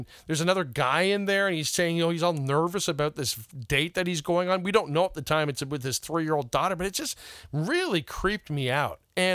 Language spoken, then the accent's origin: English; Canada; I'm Canadian born and bred.